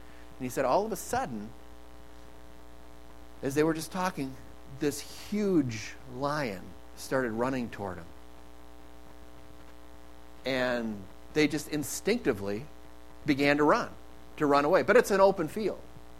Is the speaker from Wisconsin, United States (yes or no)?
yes; Eau Claire, Wisconsin, United States; I grew up in Eau Claire, so kind of the same weather patterns as a child growing up that we'd have here.